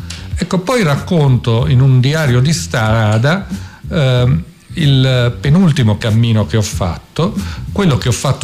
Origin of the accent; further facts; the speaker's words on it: L'Aquila, Abruzzo, Italy; Vede, non soltanto perché noi siamo dell'Aquila.